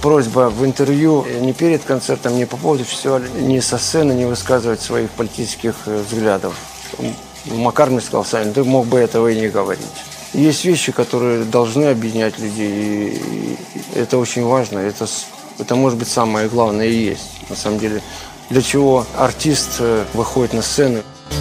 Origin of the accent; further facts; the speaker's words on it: Kharkiv, Kharkiv Oblast, Ukraine; посчитали, что эта группа в моем родном городе не должна выступать.